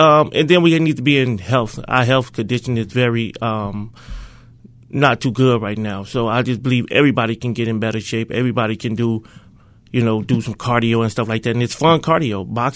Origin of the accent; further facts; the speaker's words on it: Chicago, Illinois, United States; now in Rock Hill, United States; I'm originally from Chicago, so I got into boxing out there from going to a local gym, and I was adopted by Rock Hill, South Carolina.